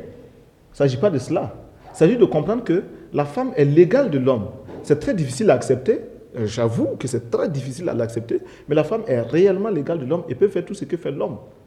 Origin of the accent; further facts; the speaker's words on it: Burkina Faso; toute la mentalité chez nous en Volta est faite de telle sorte